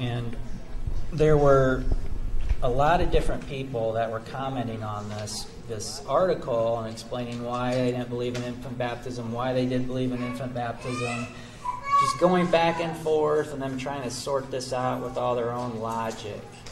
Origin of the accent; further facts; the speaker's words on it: Lake Michigan, United States; also born or lived in Milwaukee, Wisconsin; I was raised on Lake Michigan, and I lived in Milwaukee, Wisconsin.